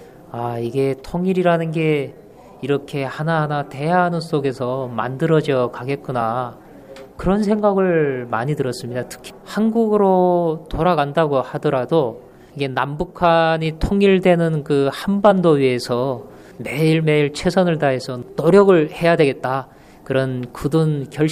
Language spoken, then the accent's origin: Korean; North Korea; now in South Korea; 저도 북한 출신 대학생이지만